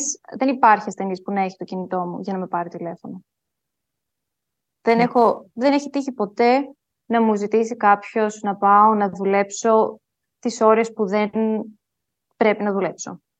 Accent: Thessaloniki, Central Macedonia, Greece; Ναι, γεννήθηκα και μεγάλωσα στην Θεσσαλονίκη. Στη Θεσσαλονίκη σπούδασα, στο Αριστοτέλειο Πανεπιστήμιο.

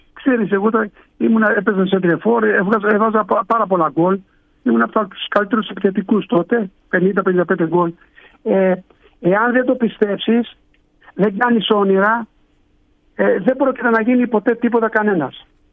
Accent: Lavrio, Attica, Greece; also born or lived in Nea Ionia; Εμένα, κοίτα, εγώ έχω γεννηθεί στη Νέα Ιωνία, ο πατέρας μου είναι από τη Ζαχάρα.

